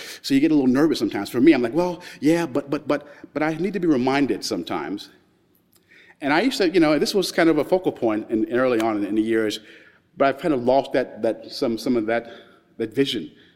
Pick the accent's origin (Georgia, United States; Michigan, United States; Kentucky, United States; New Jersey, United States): Kentucky, United States; now in New York, United States; I'm urban New Yorker, progressive, by way of Kentucky, by the way. I'm from Kentucky. So, you know, I'm a Kentucky New Yorker.